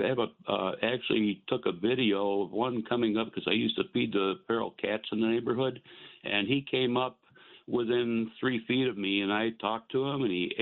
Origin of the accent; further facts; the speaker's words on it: New York, United States; Well, I grew up in Western New York, and we had the Gambinos and the Magadinos were big here.